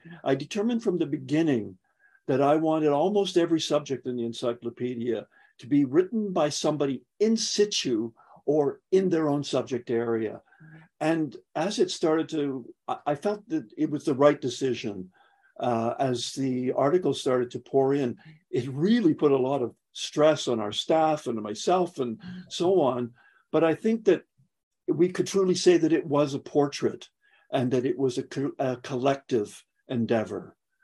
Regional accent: Toronto, Ontario, Canada; I was from Toronto

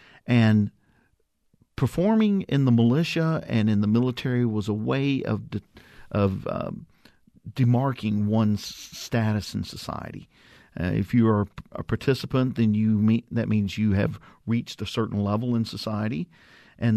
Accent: Alabama, United States; I was born and raised in North Alabama, and I'm certainly an American.

